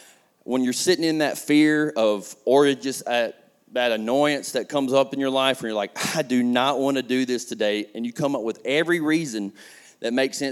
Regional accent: Talladega, Alabama, United States; I'm from Talladega. I'm a soccer player in Talladega. I didn't fit in. my dream was to play sports and get out and use that as a way to get out of Talladega.

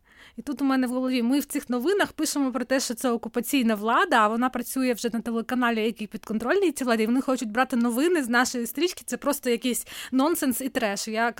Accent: Crimea, Ukraine; я взагалі-то не зі Львова, я взагалі-то кримчанка.

